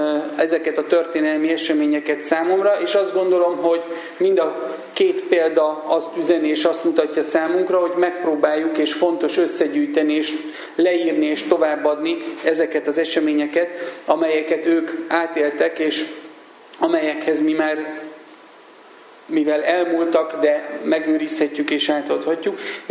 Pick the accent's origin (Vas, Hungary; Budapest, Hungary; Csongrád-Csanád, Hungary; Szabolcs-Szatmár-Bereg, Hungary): Vas, Hungary; Körmend; born there; én egy vasmegyei kisvárosban, Körmenden születtem